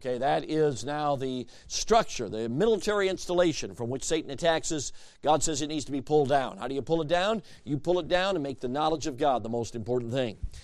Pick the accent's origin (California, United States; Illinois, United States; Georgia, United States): Illinois, United States; Chicago; I grew up in Chicago, so please forgive me. All of my professional sports loyalties are with Chicago.